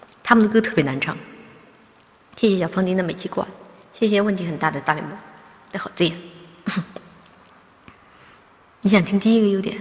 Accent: Ukraine; Chinese is a second language; 我不是黑人，我是白人，欧洲人，乌克兰那边。

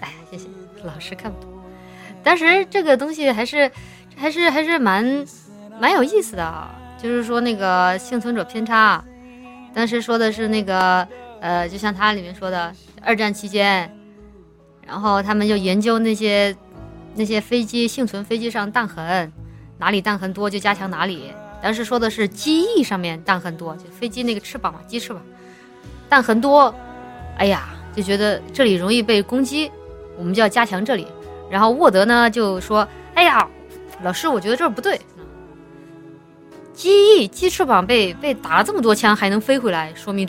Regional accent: Chongqing, China; 我当初应该也是做的这个卷子，我是重庆的考生吗？

